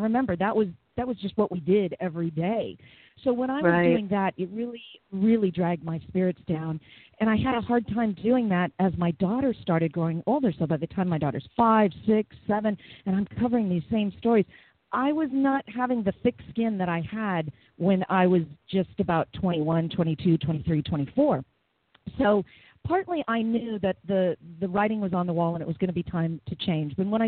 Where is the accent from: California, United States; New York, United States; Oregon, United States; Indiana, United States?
California, United States; San Diego; he was living in San Diego, which is my hometown, and it's where I launched my career at the ripe old age of 19 in radio.